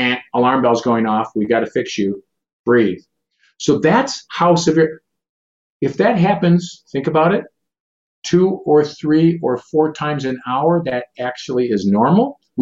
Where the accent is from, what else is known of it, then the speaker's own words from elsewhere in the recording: Midwest, United States; I'm sorry, I'm from the Midwest, and so are you. Our Midwestern diet, I need some more macaroni and cheese.